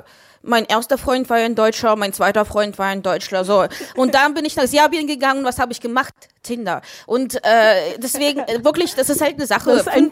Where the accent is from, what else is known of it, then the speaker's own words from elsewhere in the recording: Ukraine; German is a second language; now in Germany; Entschuldigung, ich komme aus der Ukraine.